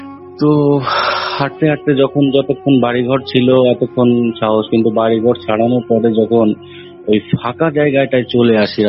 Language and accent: Bangla; Gopalganj, Dhaka Division, Bangladesh; তো একবার হয় কি, আমি আমাদের বাড়ি হচ্ছে গোপালগঞ্জ